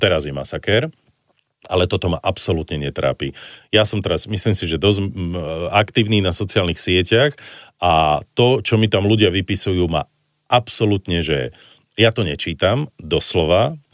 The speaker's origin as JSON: {"language": "Slovak", "town": "Banská Bystrica", "region": "Banská Bystrica Region", "country": "Slovakia", "said": "Ja som zase z Banskej Bystrice, čiže my vieme spievať, vieš, my vieme tak pekne tak ľubozvučne porozprávať, vieš."}